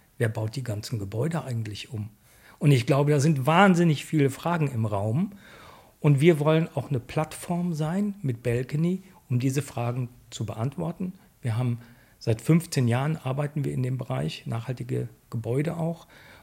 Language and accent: German; Düsseldorf, North Rhine-Westphalia, Germany; hier sind wir ja auch zu Hause. Wir sind Düsseldorfer allesamt.